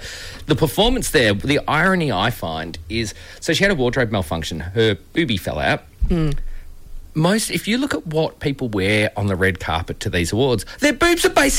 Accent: Mount Evelyn, Victoria, Australia; Like, I grew up out east, so Mount Evelyn, the bottom of the mountain.

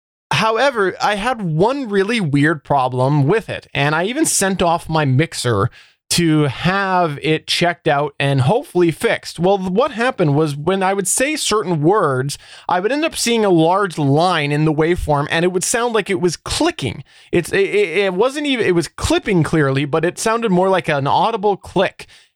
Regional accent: Canada; because I speak weird as a Canadian, clearly

